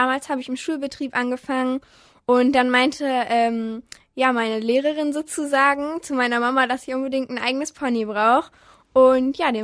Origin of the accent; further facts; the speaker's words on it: Lienen, North Rhine-Westphalia, Germany; ich bin 14 Jahre alt und ich komme aus Lienen. Ist ein relativ kleines Dorf, aber wir fühlen uns da sehr wohl mit unseren 4 Ponys.